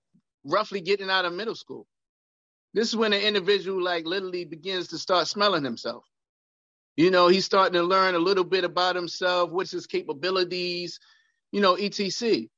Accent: Baltimore, Maryland, United States; I was born and raised in East Baltimore. Okay. East Baltimore today around the Johns Hopkins area is not what it was in the 90s.

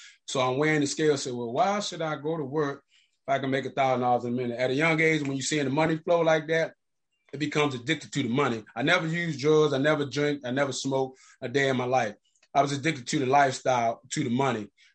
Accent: Landover, Maryland, United States; also born or lived in Washington, D.C.; I was born in Washington, D.C. Then my mother and father moved to Prince George County, Maryland, Landover. I went to school, public school in Maryland, and I went to private school in Washington, D.C.

